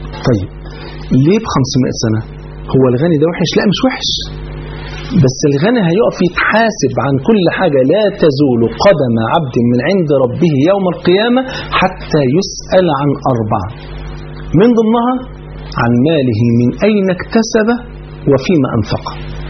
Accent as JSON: {"language": "Arabic", "country": "Egypt", "said": "الفول عندنا في مصر كان فرض عين"}